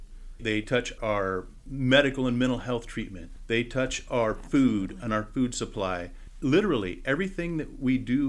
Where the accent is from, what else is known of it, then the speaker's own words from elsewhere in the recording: Fairfield, California, United States; now in Vacaville, United States; I did not, ma'am. I grew up down here in Fairfield.